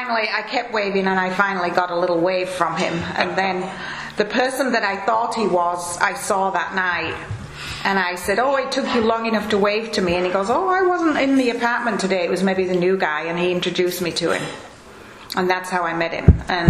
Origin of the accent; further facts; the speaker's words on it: England, United Kingdom; moved away as an adult; Okay, I'm originally from England, and I was born and raised in England, and then I decided when I was 19, almost 20, that I would like to travel around parts of Europe.